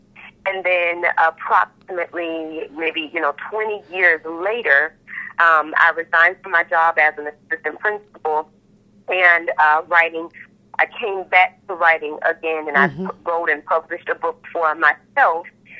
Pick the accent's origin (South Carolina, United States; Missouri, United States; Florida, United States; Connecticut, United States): Florida, United States; Gainesville; I realized that in my community, I was raised in Gainesville, Florida.